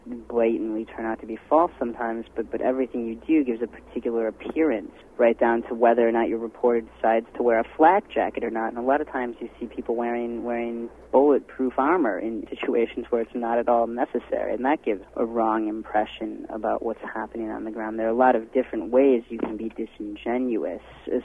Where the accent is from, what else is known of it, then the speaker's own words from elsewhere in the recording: United States; And I'm American. I speak American English